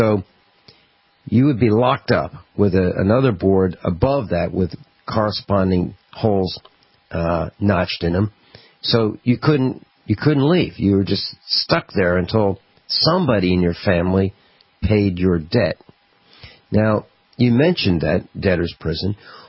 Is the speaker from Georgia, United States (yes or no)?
no; Virginia, United States; now in Missouri, United States; And our class knows that I moved from Virginia, rural Virginia, to Missouri.